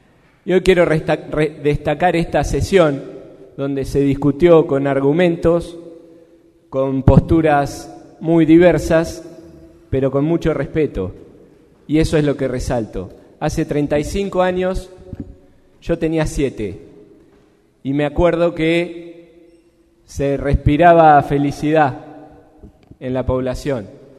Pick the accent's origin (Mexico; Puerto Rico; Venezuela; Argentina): Argentina; entendiendo que todos somos argentinos